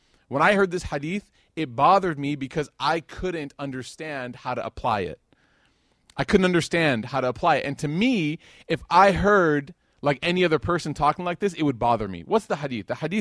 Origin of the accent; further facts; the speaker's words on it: Chicago, Illinois, United States; I'm from Chicago. Okay, we have deep, deep love of Michael Jordan.